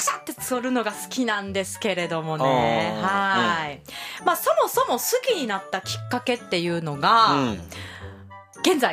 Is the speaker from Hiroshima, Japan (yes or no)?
no; Osaka, Japan; 私本当にまあ大阪生まれ大阪育ちっていうのもあるんですけれども、